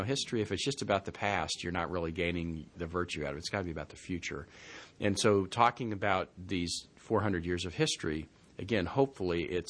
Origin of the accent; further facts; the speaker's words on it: Midwest, United States; never thinking when I grew up in the Midwest, never thinking that, you know, I would be living in this place and sort of experiencing all this history more on a daily basis.